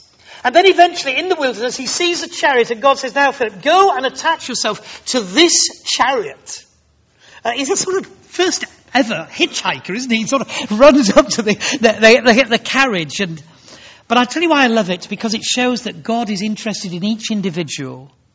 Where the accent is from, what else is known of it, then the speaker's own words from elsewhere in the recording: Yorkshire and the Humber, United Kingdom; And I am a Yorkshireman, and that seemed a lot to me